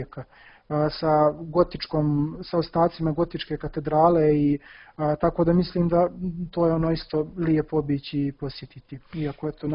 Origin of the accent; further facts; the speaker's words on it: Montenegro; kada je čuo da dolazim iz Crne Gore